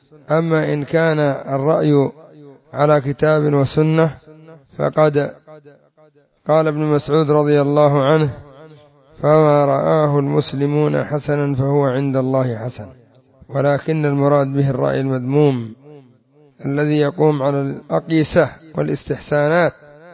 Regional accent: Yemen; وهم عندنا في اليمن يمثلون من يسمون بالزيدية ومن إليهم

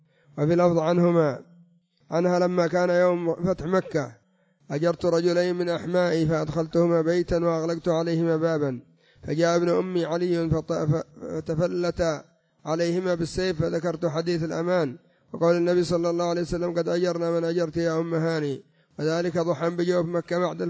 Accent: Yemen; يعني مجرم كما يقولون عندنا في اليمن، مجرم يتقصد لقتله.

